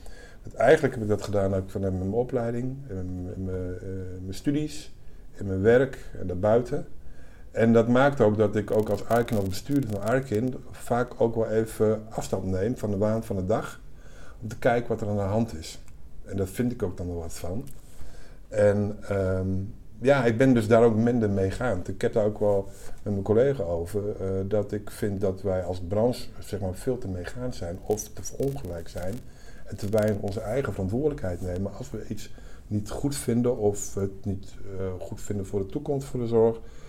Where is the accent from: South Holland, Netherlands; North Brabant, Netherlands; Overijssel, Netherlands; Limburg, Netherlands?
Overijssel, Netherlands; now in Utrecht, Netherlands; Ik ben 58. Ik ben van oorsprong kom ik uit Twente, maar ik woon al heel lang in Utrecht. Ik heb daar ook mijn studie gedaan.